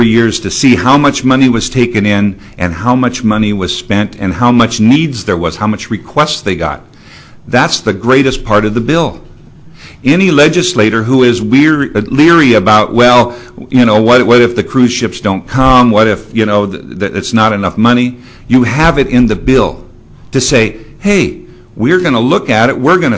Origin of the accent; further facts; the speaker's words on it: Sitka, Alaska, United States; I was born in Sitka in 1952. And I've seen the community change. And growing up in Sitka, we had a pulp mill, we had a vibrant fishing, we didn't really have tourism